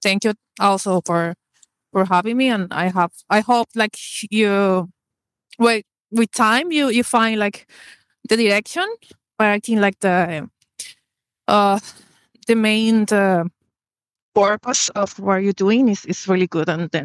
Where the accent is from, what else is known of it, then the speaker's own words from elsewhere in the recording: Colombia; Yeah, I'm from Colombia, so it's South America.